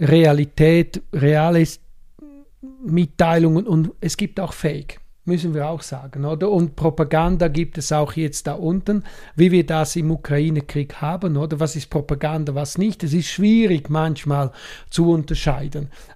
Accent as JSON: {"language": "German", "country": "Switzerland", "said": "Bei uns in der Schweiz verteilen wir nicht so Geld wie in Deutschland."}